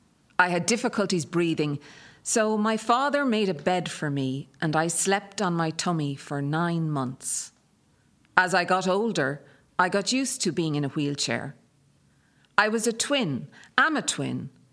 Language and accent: English; Nigeria; moved away as an adult; now in Ireland; I came here in 2010 from Nigeria. I wanted a quiet place to raise my kids. I had lived in Dublin and Wexford and Wicklow and Portlaoise. I needed to leave Nigeria